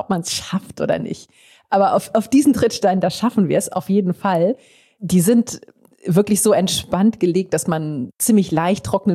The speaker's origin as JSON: {"language": "German", "region": "Rhineland", "country": "Germany", "said": "ich bin irgendwie als Rheinländerin, glaube ich, für so deftige Sachen eigentlich immer ganz gut zu haben."}